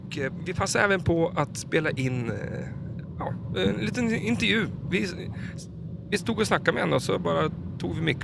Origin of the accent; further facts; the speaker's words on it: Östersund, Jämtland County, Sweden; Vi kommer från Östersund. Det är ganska långt upp i landet. För vi är ganska mitt i landet. Men det kan väl anses vara vinterstaden kallas det.